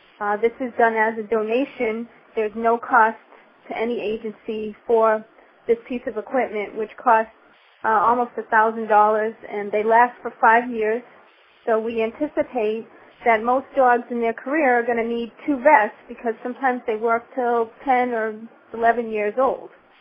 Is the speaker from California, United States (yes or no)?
no; Massachusetts, United States; working as a volunteer since the year of 2000 with law enforcement agencies in Massachusetts, which is my home state